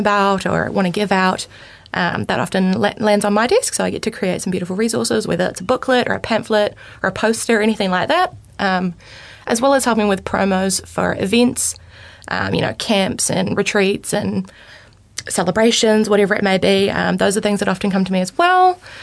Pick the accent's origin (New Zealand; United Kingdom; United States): New Zealand; Tauranga, Bay of Plenty; also born or lived in Auckland; Yeah, so I was born in Tauranga, born and bred there most of my life. My family moved around a little bit. We were in Auckland for a bit, but eventually settled back in Tauranga.